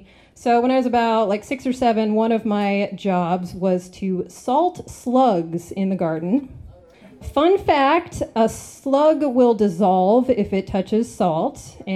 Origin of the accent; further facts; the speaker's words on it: Wrangell, Alaska, United States; So I grew up in Wrangell in Southeast, and there is a garnet mine near Wrangell.